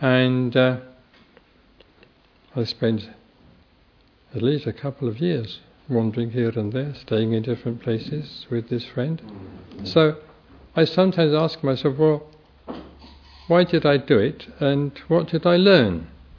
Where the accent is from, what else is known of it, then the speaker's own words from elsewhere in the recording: England, United Kingdom; Of course, I was in India as an Englishman, as a foreigner, and I threw away my identification papers so that I was, as it were, anonymous.